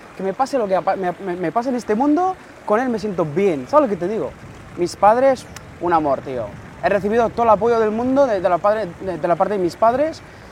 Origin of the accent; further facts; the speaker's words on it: Morocco; porque soy marroquí, ¿no? Entonces se lee más bien en francés, ¿sabes?